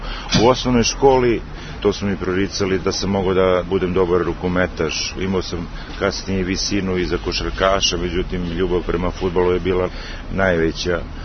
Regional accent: Jagodina, Pomoravlje District, Serbia; Rođen sam u Jagodini, gde sam živeo sa tatom, mamom i sestrom starijom, gde sam proveo jedno bezbrižno detinjstvo.

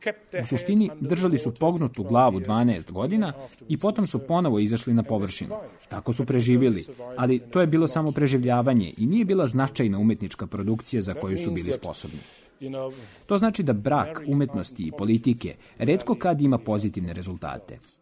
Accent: Germany; Serbian is a second language; Budući da ja dolazim iz Nemačke, mi smo imali nacističko iskustvo

